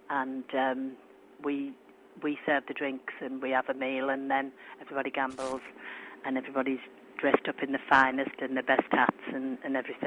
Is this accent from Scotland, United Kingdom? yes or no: no; Middlesbrough, North East England, United Kingdom; moved away; I've been here for 28 years, and I came from Middlesbrough.